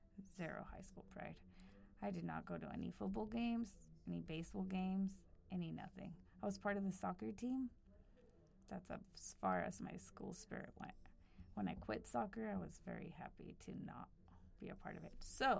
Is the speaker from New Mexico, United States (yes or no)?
yes; Albuquerque, New Mexico, United States; I grew up in Albuquerque, New Mexico, which has some of the worst education in the country.